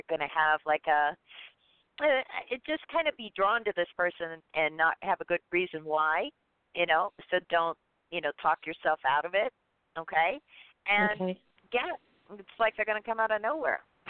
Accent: Pennsylvania, United States; I grew up outside of Pittsburgh. I love Pittsburgh.

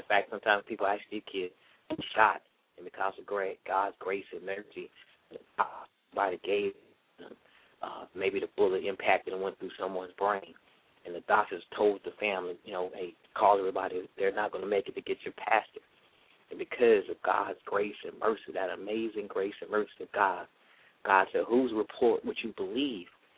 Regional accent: Tennessee, United States; So I'm from Tennessee, so I went home, and there was a track meet going on.

